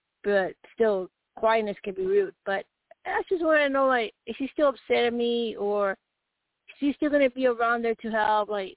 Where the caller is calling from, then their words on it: Arizona, United States; from Arizona.